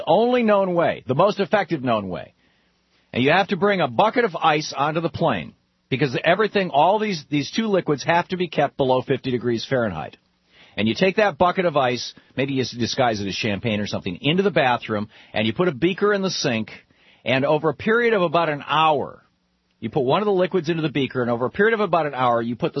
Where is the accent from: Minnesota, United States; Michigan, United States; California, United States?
Michigan, United States; I've been in Adrian, Michigan. I grew up in Michigan.